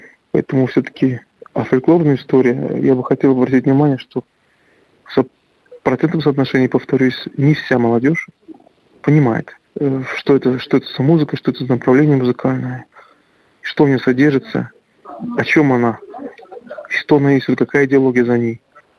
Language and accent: Russian; Belarus; мы, белорусы и русские, мы единый народ.